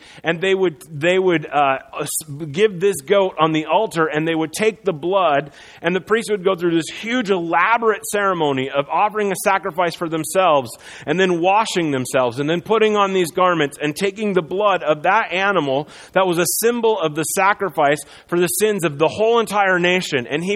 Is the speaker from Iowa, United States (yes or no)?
yes; Iowa, United States; For me, when I was a kid, I grew up in Iowa, and every time I drove by Des Moines, which was the state capital, I could see this beautiful copper rotunda in the city skyline.